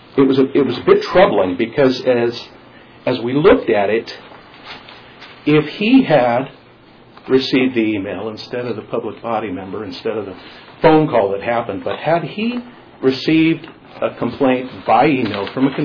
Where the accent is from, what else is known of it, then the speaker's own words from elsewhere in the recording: Nyssa, Oregon, United States; you know that I'm from Nissa, Oregon. And population 3,179, just in case you were curious. Farthest eastmost city in the state of Oregon.